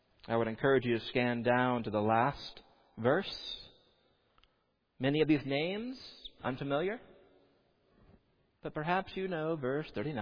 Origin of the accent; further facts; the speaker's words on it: United States; I'm an American. We have hard things.